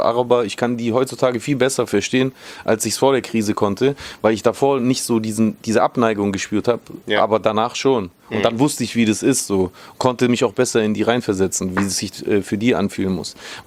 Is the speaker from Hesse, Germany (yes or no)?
no; Baden-Württemberg, Germany; now in Stuttgart, Germany; also ich lebe jetzt seit 10 Jahren in Stuttgart, aber aufgewachsen bin ich am Bodensee.